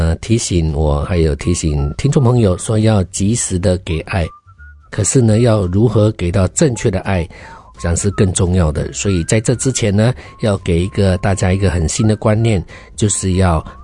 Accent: South China, China; 可是我是南方人，我就喜欢吃米饭

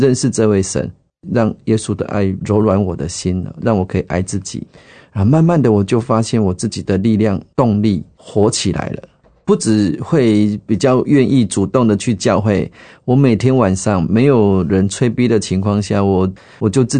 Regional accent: Changhua County, Taiwan; 我是彰化人，我们彰化地区每年都会有办那种圣经考试

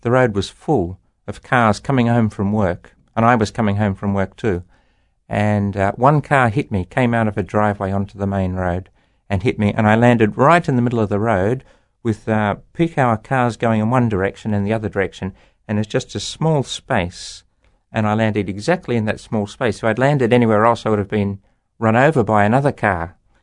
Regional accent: Melbourne, Victoria, Australia; also born or lived in Sydney; I was born in Melbourne in Australia, and I grew up in Melbourne until I was 12 years old, and then we moved to Sydney with my family, and I went to high school in Sydney.

